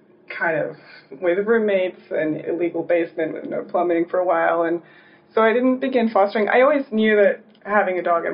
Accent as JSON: {"language": "English", "country": "Australia", "tie": "born or raised there", "moved": "yes", "lives_now": "New York City, United States", "said": "Yeah, I'm from Australia. I grew up there. I lived here for a little while when I was like when I was very, very young, but I moved back here in 2014."}